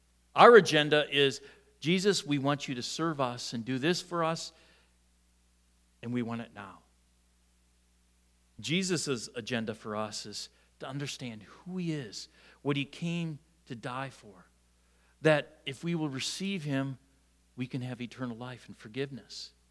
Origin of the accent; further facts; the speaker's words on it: Shawnee, Wisconsin, United States; Where I grew up in Shawnee, Wisconsin, which is a town of about 7,000 that has a paper mill.